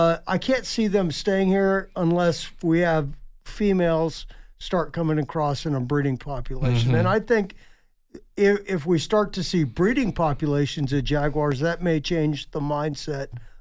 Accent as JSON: {"language": "English", "region": "Arizona", "country": "United States", "tie": "born or raised there", "said": "when I was a kid, I was up in the Huachuca Mountains in southeast Arizona near my hometown"}